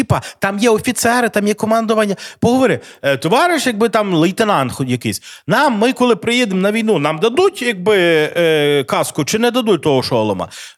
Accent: Lviv, Lviv Oblast, Ukraine; я обожнюю, я корінний львів'янин

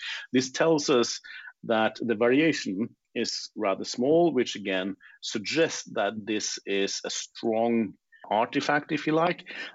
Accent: Norway; English is a second language; I am not American. I am a Norwegian. And over here in Norway, we have a different way of thinking

